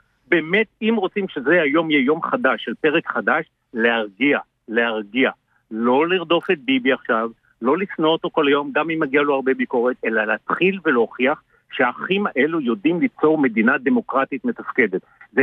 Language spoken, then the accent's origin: Hebrew; Jerusalem, Jerusalem District, Israel; אני ירושלמי בבסיס